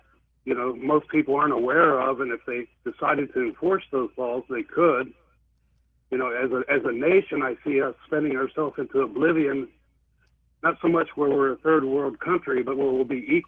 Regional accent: Illinois, United States; I'm from Illinois myself, do a shout out to the St. Louis area

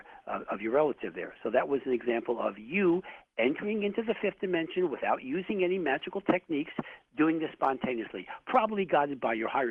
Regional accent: Bronx, New York, United States; born there; I was born in the Bronx, okay? So I have a positive attitude towards that borough

